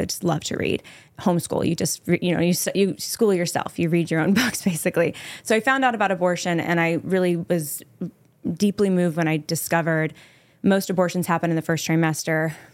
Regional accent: San Jose, California, United States; So I'm from California. I'm from San Jose, California, basically the heart of Silicon Valley.

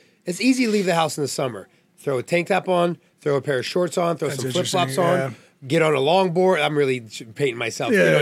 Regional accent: New York, United States; That I grew up on.

